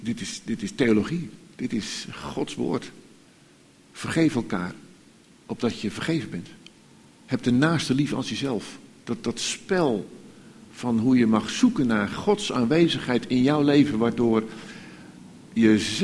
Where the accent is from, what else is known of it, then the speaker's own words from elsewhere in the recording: Netherlands; En dan zijn wij Nederlanders toch nog geneigd van, om daar even een schepje bovenop te doen.